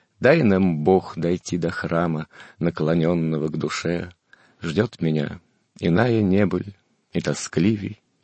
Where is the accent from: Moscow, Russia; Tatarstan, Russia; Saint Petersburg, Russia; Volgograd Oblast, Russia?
Saint Petersburg, Russia; Вот я юный питерец, мне еще буквально 17 лет.